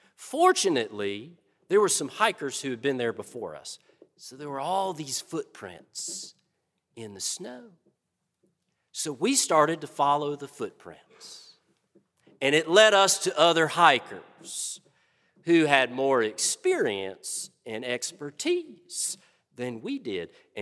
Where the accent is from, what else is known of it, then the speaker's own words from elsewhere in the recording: Alabama, United States; And since we're from Alabama, we didn't realize there'd still be snow on the ground in late May.